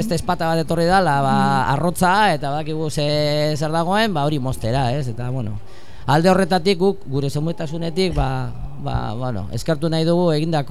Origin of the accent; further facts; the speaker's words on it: Basque Country, Spain; Gu euskalduna gara, normaltasun osoan, pozarren bizi dugu eta aurrera